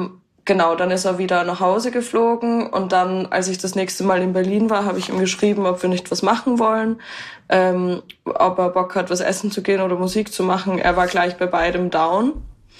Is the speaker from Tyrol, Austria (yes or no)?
no; Vienna, Austria; ich komme aus Wien.